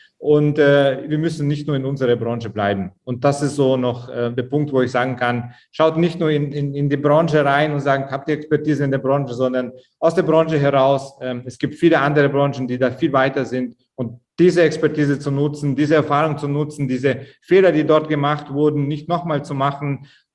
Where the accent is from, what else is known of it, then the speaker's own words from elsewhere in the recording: Augsburg, Bavaria, Germany; Augsburg, wo ich herkomme